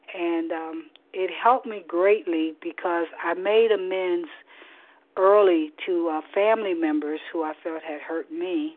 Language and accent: English; Florida, United States; I am from Florida, Eastern Standard Time.